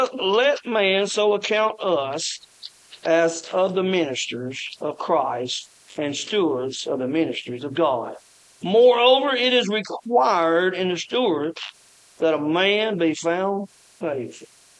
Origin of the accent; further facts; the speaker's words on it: Ragland, Alabama, United States; I was born and raised in Ragland, Alabama. Some of y'all might know where Ragland is.